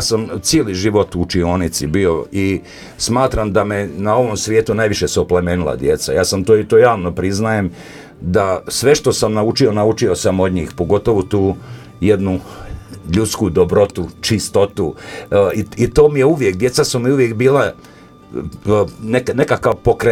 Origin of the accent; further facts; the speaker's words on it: Pelagićevo, Republika Srpska, Bosnia & Herzegovina; now in Innsbruck, Austria; rodom sam iz Pelagićeva, živim u Tirolu, u Innsbrucku.